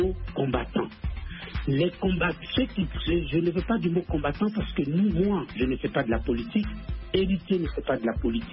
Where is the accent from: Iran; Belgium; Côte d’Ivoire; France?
Côte d’Ivoire; La Côte d'Ivoire, dont je suis ivoirien, a ses problèmes politiques